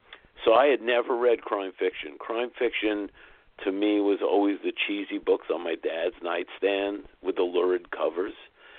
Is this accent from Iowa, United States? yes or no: no; Brooklyn, New York, United States; I was born and raised in the Coney Island, Brighton Beach section of Brooklyn, New York.